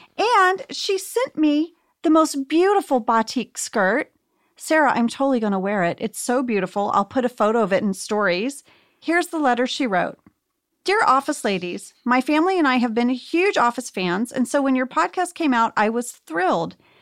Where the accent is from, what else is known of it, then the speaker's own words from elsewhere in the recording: Jakarta, Indonesia; I am still friends with my friends that I grew up with in Jakarta. We all moved and got dispersed.